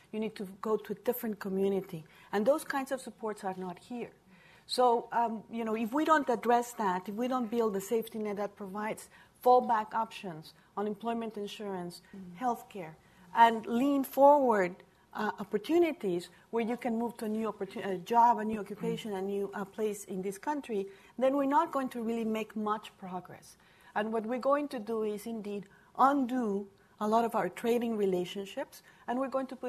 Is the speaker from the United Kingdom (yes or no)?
no; Mexico; now in United States; I was not born in this country. I come from Mexico